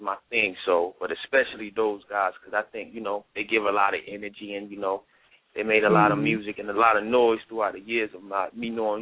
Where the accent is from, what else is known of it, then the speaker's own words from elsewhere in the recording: Greenville, North Carolina, United States; I'm originally born and raised Greenville, North Carolina, 252, you know?